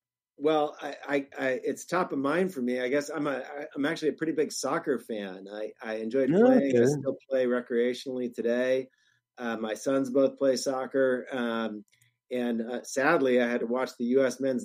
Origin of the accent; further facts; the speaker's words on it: Wisconsin, United States; I'm from Wisconsin originally, as you mentioned in my bio